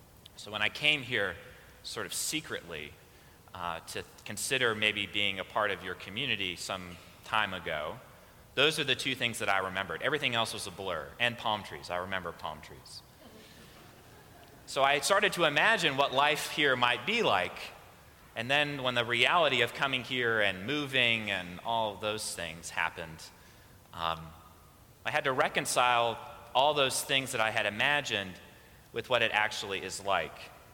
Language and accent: English; Washington, District of Columbia, United States; So Charlottesville, Virginia is only about 100 miles from where I grew up in Washington, D.C.